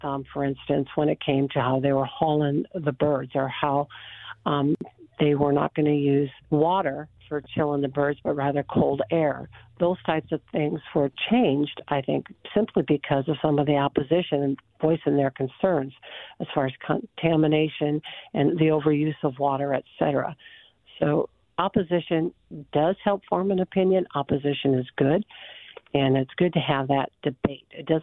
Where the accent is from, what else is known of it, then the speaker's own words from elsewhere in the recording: West Point, Nebraska, United States; also born or lived in Schuyler; now in Fremont, United States; I'm originally from West Point, Nebraska, and I spent a lot of years in Schuyler, and I got my education primarily between Columbus on associate's degrees and also in Colorado when I got my engineering degree.